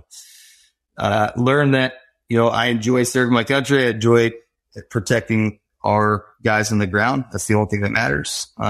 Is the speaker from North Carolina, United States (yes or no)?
no; Connecticut, United States; also born or lived in Florida; Born and raised in Connecticut, moved to Florida.